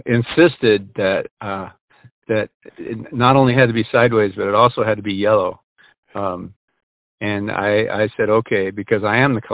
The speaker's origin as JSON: {"language": "English", "region": "Montana", "country": "United States", "tie": "born or raised there", "also_born_or_lived": "Idaho, United States", "said": "Okay. Well, actually, I grew up in Montana and Idaho. I've lived on the border all of my life, and almost literally, our place in Montana is just barely into the state."}